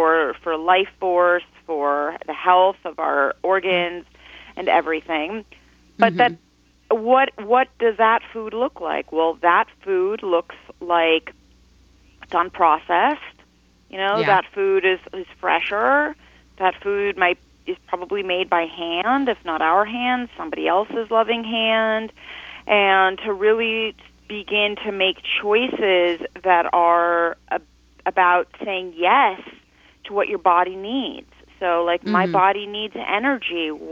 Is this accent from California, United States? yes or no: yes; Beverly Hills, California, United States; I grew up in Los Angeles, in Beverly Hills to be exact. That is a place where being skinny is very, very important